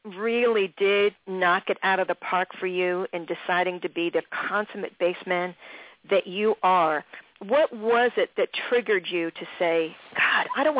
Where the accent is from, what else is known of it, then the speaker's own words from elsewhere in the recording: Jenkintown, Pennsylvania, United States; of course, I'm so drawn to you anyway because that's my hometown. I was right down the street in Jenkintown, PA, growing up.